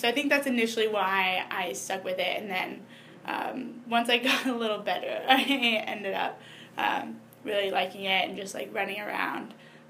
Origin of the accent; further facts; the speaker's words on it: Berkeley, California, United States; Alex Morgan actually went to Cal, which is, I'm from Berkeley